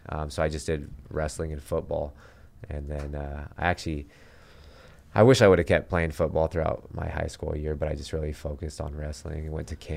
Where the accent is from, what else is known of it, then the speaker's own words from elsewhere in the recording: Sacramento, California, United States; I've always lived in Sacramento. You know, I was born in Phoenix, but I've lived in Sacramento since I was 6 months old